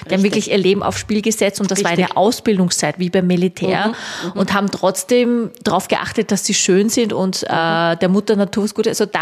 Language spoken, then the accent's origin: German; Austria; ich bin ja doch in Österreich aufgewachsen mit österreichischen Männern, ja.